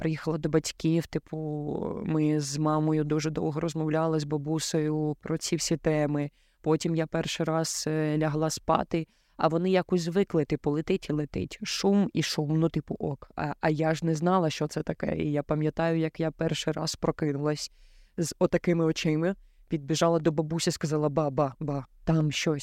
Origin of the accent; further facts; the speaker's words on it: Lysychansk, Luhansk Oblast, Ukraine; я сама з родом з Луганської області, місто Лисичанськ. І це не прикордонне місце, мабуть, ні. Воно в центрі Луганської області, ну, прям знаходиться. І я там народилась